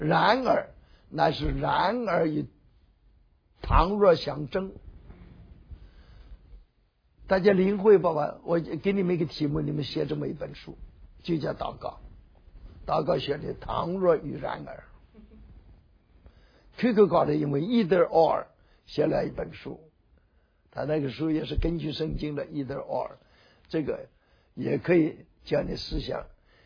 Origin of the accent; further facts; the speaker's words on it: China; 他讲中庸之道，他不知道我们中国人通用之道